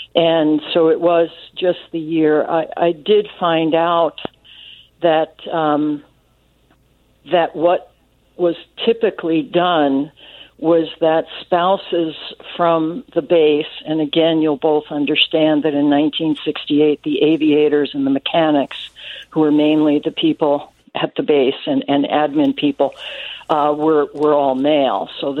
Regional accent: New Jersey, United States; also born or lived in New York; I was born and raised in New Jersey, went to college in New York.

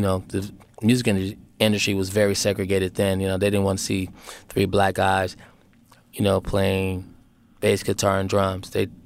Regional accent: Oakland, California, United States; being from the Bay Area. We had very good extensive training from, you know, growing up in Oakland

